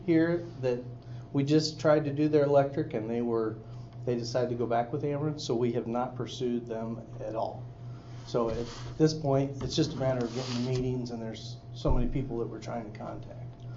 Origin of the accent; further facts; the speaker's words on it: Lincoln, Illinois, United States; Well, I'm from Lincoln here.